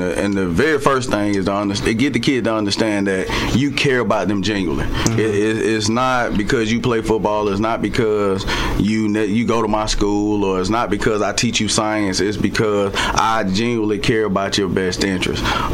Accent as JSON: {"language": "English", "town": "Woodland", "region": "Georgia", "country": "United States", "tie": "born or raised there", "said": "I grew up in Woodland, Georgia, right there in Talbot County."}